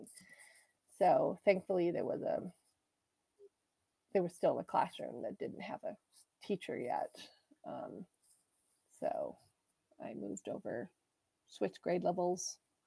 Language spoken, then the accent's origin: English; Wisconsin, United States; now in Idaho, United States; So my parents relocated. I grew up in Wisconsin, just outside of Madison.